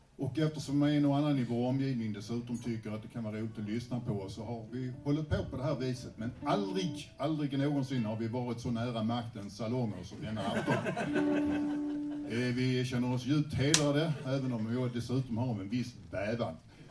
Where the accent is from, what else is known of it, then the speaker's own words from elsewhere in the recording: Staffanstorp, Skåne, Sweden; Vi kommer alltså från Staffanstorp